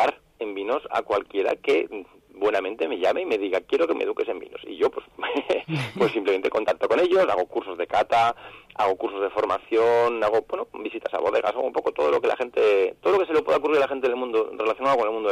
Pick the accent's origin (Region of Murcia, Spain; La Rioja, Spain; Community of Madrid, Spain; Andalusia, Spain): La Rioja, Spain; Logroño; yo soy de Logroño, pero ya digo que estoy, vamos, movilidad completa